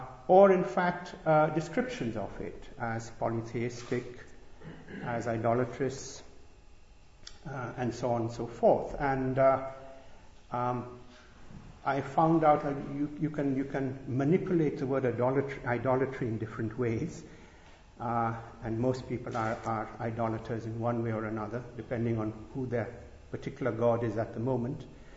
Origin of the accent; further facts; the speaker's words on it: India; I, as you know, I was sort of born and brought up in India